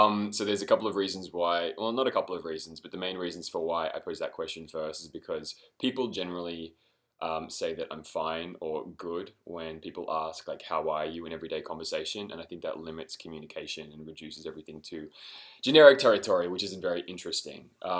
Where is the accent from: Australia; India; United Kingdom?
Australia; accent: Australian; Obviously, I'm Australian, if you can't detect my accent.